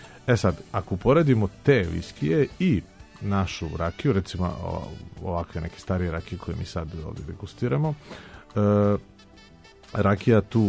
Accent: Serbia

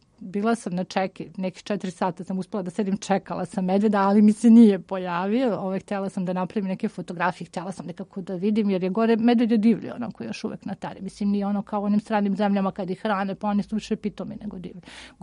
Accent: Belgrade, Serbia; Rođena sam u Beogradu, Beograd je moj grad

